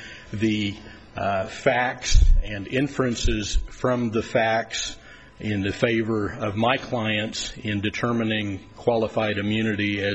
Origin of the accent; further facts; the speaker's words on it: Glendale, Arizona, United States; May it please the court … from Glendale, Arizona.